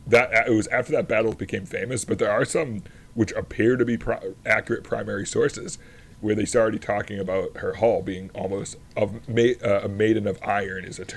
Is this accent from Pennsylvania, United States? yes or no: no; Boston, Massachusetts, United States; But obviously, being a Bostonian, I have to talk about the greatest naval battleship of all